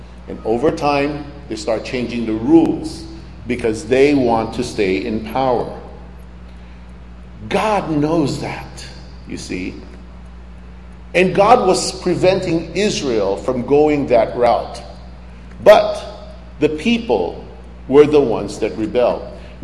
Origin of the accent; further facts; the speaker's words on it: Philippines; I come from the Philippines